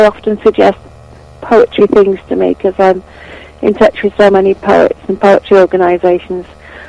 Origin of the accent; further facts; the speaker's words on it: Pwllheli, Wales, United Kingdom; Yes, I'm from Pwllheli in North Wales, UK.